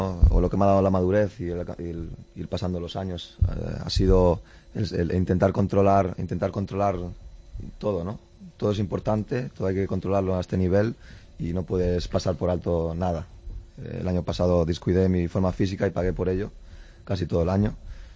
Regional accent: Balearic Islands, Spain; Yo soy español, me considero español, soy también mallorquín, y pronto celebraré mi título en mi isla donde nací.

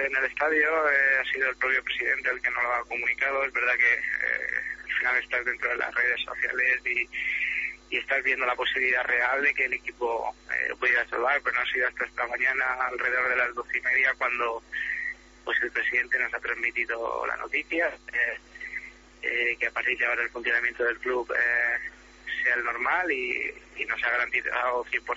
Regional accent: Region of Murcia, Spain; como murciano que soy

